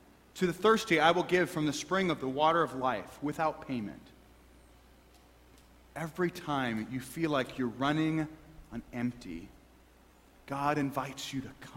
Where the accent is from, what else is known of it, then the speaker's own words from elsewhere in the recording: St. Louis, Missouri, United States; Now, growing up in St. Louis, the local theater was owned by Werenberg Theaters.